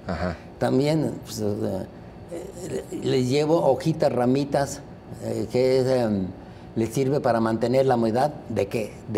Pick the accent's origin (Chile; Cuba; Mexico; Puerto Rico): Mexico; Aguascalientes; Yo soy de Aguascalientes. Cuando tenía 5 o 6 años, mi madre nos mandaba a plantar árboles en el camellón. Nosotros vivíamos enfrente de lo que era lo que es el estadio de béisbol Romo Chávez.